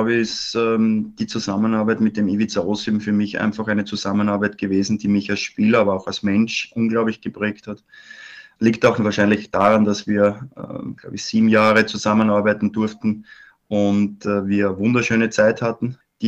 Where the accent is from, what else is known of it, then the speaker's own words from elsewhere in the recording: Graz, Styria, Austria; Also ich bin ja Grazer und war von klein auf natürlich bekennender Sturm Graz-Fan.